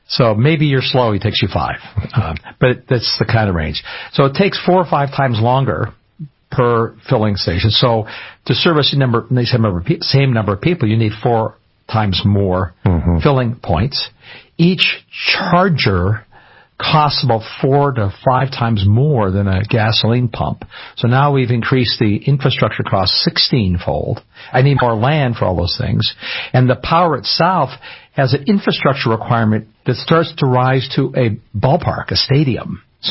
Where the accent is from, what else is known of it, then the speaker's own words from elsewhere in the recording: Canada; I'm Canadian. I grew up in much colder climate than Michigan. Michigan is the deep south.